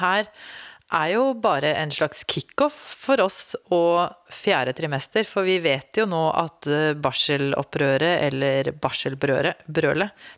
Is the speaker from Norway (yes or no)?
yes; Norway; Ja, jag är väldigt norsk i dette svenske våglängdgrejen här.